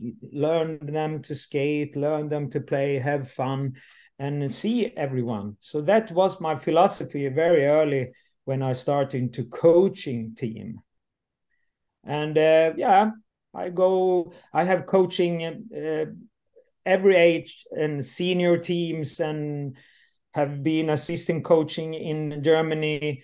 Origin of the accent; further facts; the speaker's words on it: Landsbro, Kronoberg County, Sweden; English is a second language; My background is I'm coming from the South Sweden, from Småland. And today I'm 59 and I leave very early. The village I come from, Landsbro, and that is a hockey town